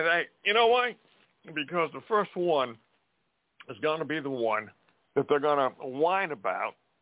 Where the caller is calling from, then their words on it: Montana, United States; from Montana.